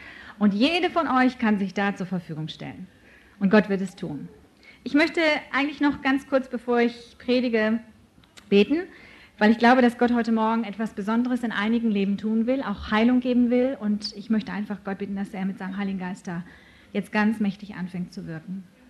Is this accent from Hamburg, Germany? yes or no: yes; Hamburg, Germany; born there; Ich bin Deutsche, ich bin in Hamburg geboren